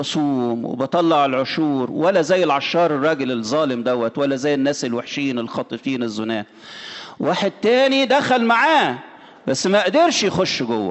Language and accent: Arabic; Egypt; في مصر عندنا واحد عملها وعاملين له دير حلو قوي اسمه سمعان الايه الخراز